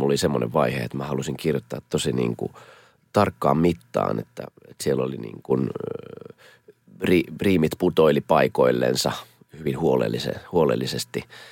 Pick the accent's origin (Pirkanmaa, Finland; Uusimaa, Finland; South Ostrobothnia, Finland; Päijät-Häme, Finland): Uusimaa, Finland; Karkkila; Mä oon siis asunut lapsuuteni oleelliset vuodet Karkkilassa, siis koko ala-aste vuodet ja pari päiväkotivuotta siihen päälle.